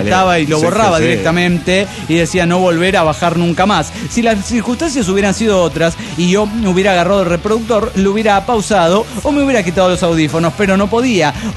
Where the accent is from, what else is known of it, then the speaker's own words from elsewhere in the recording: Salta, Argentina; Aquí en mi pueblo estamos en pleno carnaval. Salta la Linda, sí, está en pleno carnaval.